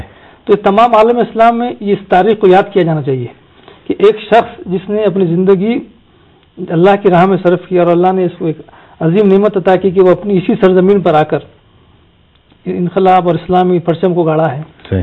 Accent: India; اور الحمدللہ سے آج بڑے فخر کے ساتھ ہم کہتے ہیں کہ ہم ہندوستانی ہیں اور وہاں پہ ہم رہتے بھی ہیں, اور ہمارے حقوق ہم حکومت سے لڑکے لیتے ہیں

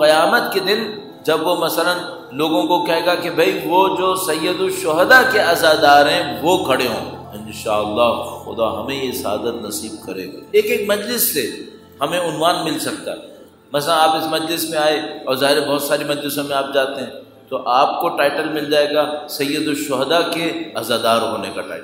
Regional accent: Karachi, Sindh, Pakistan; ہم تو کراچی والے ہیں، دھماکے بھی ہوتے ہیں، فائرنگ بھی ہوتی ہے، بندے بھی مرتے ہیں

